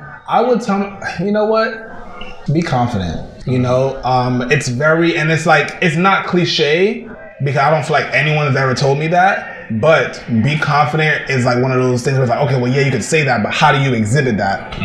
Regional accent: Brooklyn, New York, United States; Growing up in Brooklyn, we had a bunch of pirate stations that would play like soca all the time.

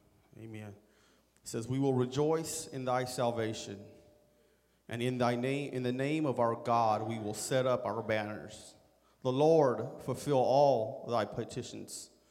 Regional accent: California, United States; I'm a Californian missionary here tonight.

